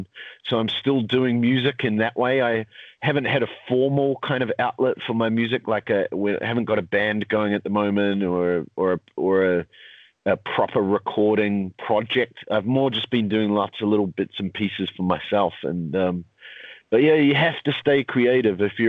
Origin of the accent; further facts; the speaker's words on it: Christchurch, Canterbury, New Zealand; Yeah, I grew up in Christchurch, and I was a little bit of a black sheep in our family, I think.